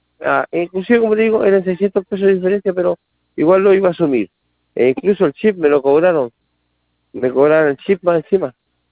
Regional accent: Concepción, Biobío, Chile; Claro, yo soy de Concepción.

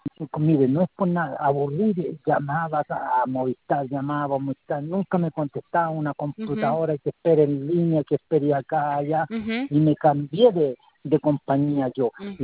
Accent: San Fernando, O'Higgins, Chile; porque yo soy de acá de San Fernando.

